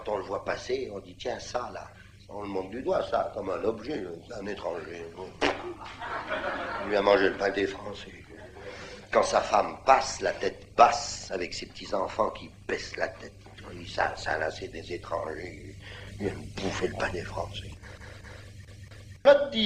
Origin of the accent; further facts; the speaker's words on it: France; Puisque je suis français et puis il mange du pain français, donc c'est mon pain à moi. Parce que moi je suis français.